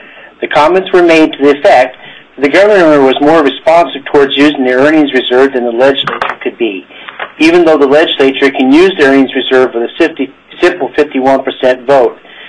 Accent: Palmer, Alaska, United States; I'm from Palmer, and I'm speaking for myself.

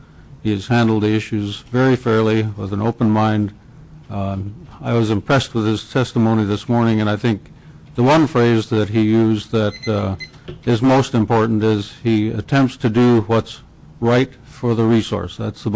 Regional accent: Fairbanks, Alaska, United States; I'm from Fairbanks and happen to be in the neighborhood, so I thought I'd stop in and try to help out a little bit.

